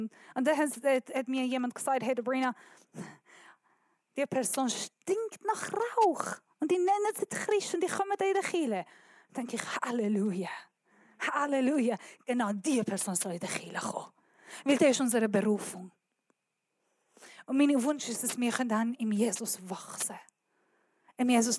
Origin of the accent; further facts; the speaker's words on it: Iran; German is a second language; now in Germany; Ich bin Iranerin. Ich rede wirklich nicht gut Deutsch.